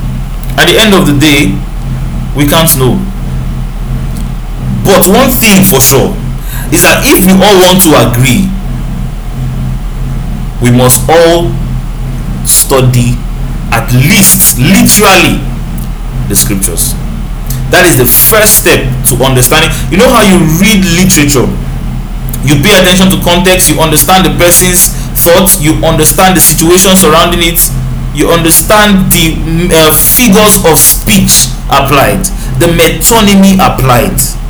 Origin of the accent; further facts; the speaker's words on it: Nigeria; It is wrong for you to interpret a scripture written by a Middle Eastern as an African or as a Nigerian. I'm speaking as one, as I am.